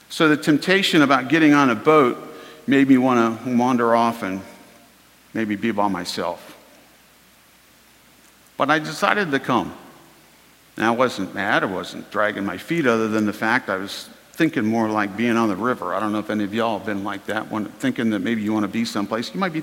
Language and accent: English; Virginia Beach, Virginia, United States; She grew up in the Kempsville part of town, and I grew up in the Bayside part of town. She went to Norfolk Christian Academy, and I went to Bayside High School